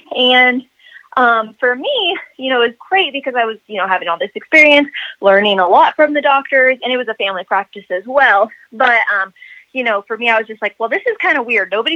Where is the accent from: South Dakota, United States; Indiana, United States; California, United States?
Indiana, United States; But going back to like where I grew up in Indiana, like we didn't talk about that.